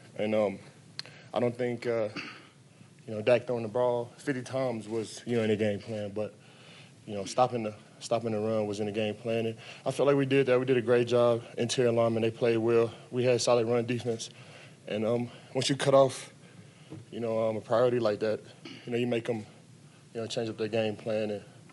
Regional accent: Dallas, Texas, United States; I'm from Dallas. I'm a family. We're huge Dallas Cowboys fans.

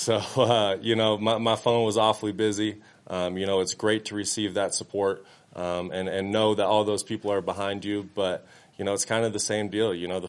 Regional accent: Kalispell, Montana, United States; You know, growing up in Kalispell, obviously there's a huge following of the Denver Broncos, and there's a lot of Broncos fans.

